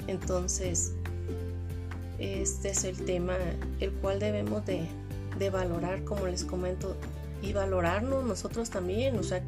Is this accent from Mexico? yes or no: yes; Mexico; hemos pasado por muchas y como mexicanos nos podemos apoyar en más